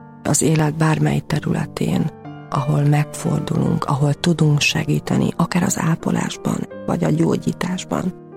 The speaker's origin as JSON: {"language": "Hungarian", "town": "Tuzsér", "region": "Szabolcs-Szatmár-Bereg", "country": "Hungary", "tie": "born or raised there", "said": "Szabolcs megye egyik kis településéről származom, Tuzsér falujából. 7 gyerekes családban nőttem föl, cigánytelepen."}